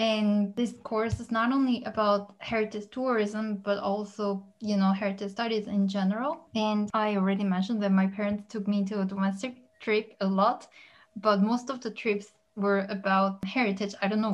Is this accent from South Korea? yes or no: yes; Seoul, South Korea; So since I'm from Seoul, I want to focus on just Seoul because it's already a super big city.